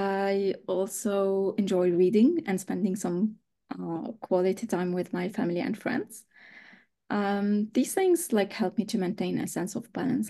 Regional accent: Lebanon; accent: French; first language French; English is a second language; So I'm from Lebanon, but my accent, I think, because my first language is French, so there might be a little bit French accent.

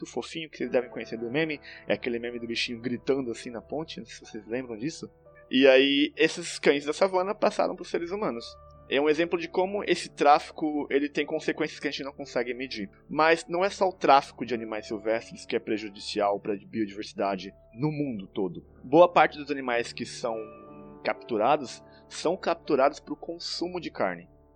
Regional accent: São Paulo, Brazil; Eu sou do interior de São Paulo, eu cresci vendo meus tios caçando capivara, caçando tatu, caçando até felinos de pequeno porte.

